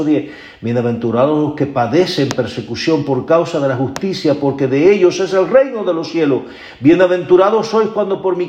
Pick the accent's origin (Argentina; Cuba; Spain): Cuba; es el segundo dirigente que tiene que ver con la energía eléctrica en mi país, en Cuba.